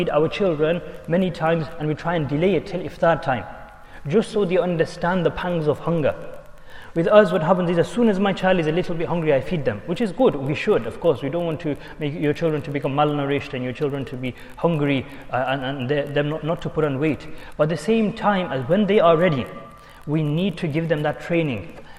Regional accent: England, United Kingdom; We might find it very difficult, especially growing up in England.

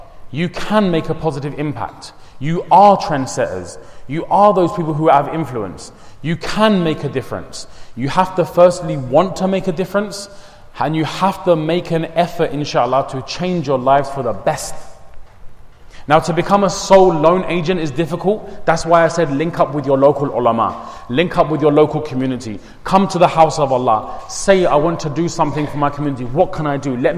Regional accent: Crawley, South East England, United Kingdom; it comes 265 miles from my house to here, around about that sort of distance. 5 hours journey. So we're from Crawley.

